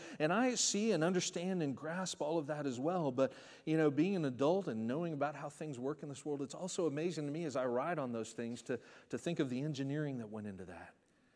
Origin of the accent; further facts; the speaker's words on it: Orlando, Florida, United States; You know, I grew up here. I was born and raised in Orlando. Obviously, this is the theme park capital of the world.